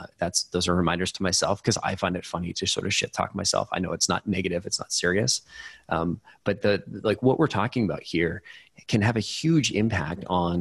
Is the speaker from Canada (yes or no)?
yes; Canada; being Canadian.